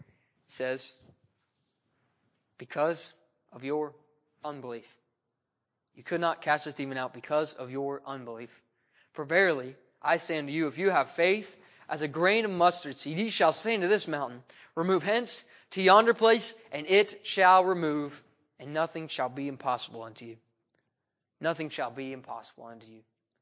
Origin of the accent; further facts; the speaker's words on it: Ohio, United States; So that means I grew up in Southwest Ohio, and I grew up in one of those towns that are so small. You know, in Ohio, when the city's not big enough, it's not a city, it's not a town, it's a village.